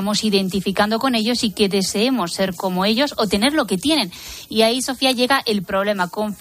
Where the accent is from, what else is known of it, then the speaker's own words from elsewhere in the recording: Spain; Los españoles somos personas que compartimos más nuestra vida, somos más sociables